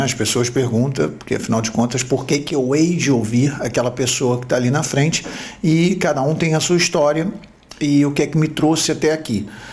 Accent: Brazil; moved away as an adult; now in Portugal; sou brasileiro, nascido e criado no Brasil, vivi até os 20 e poucos anos no Brasil, me formei lá como cirurgião dentista e depois vim para Portugal, onde estou já vivendo há 30 anos.

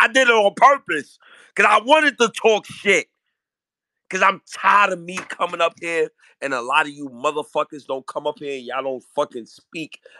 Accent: Harlem, New York, United States; I'm from Harlem, ha.

